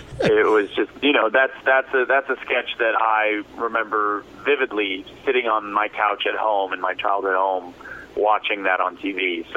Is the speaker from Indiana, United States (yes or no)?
no; California, United States; now in New York, United States; I'm a Southern California guy.